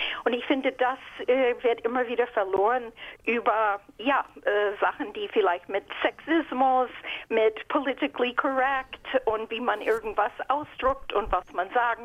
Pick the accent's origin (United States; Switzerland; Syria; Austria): United States; German is a second language; now in Ratekau, Germany; ich bin Amerikanerin, ich lebe lange in Deutschland, ich wähle aber in Amerika weiterhin